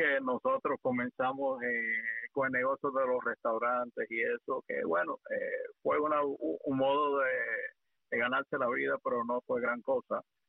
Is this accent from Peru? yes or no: no; Havana, Cuba; born there; Yo nací en La Habana Vieja, La Habana, Cuba. … Mis padres son originarios de China